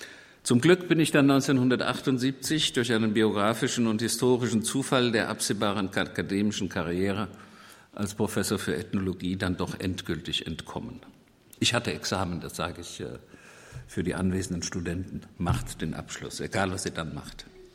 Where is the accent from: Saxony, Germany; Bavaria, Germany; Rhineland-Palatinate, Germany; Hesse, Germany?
Hesse, Germany; Limburg; der Nassauischen Landeszeitung in Limburg, meine Heimatstadt.